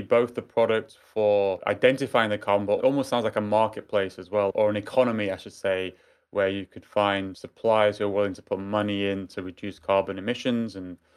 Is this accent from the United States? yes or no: no; Manchester, North West England, United Kingdom; born there; I'm from Manchester, actually. That's where I was born.